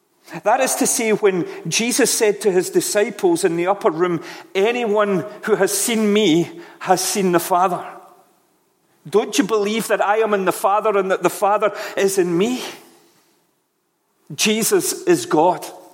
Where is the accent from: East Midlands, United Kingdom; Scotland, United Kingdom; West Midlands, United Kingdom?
Scotland, United Kingdom; I think in my logic, in my Western Scotland logic, you probably guessed that I'm not from the East, but in my Western Scotland logic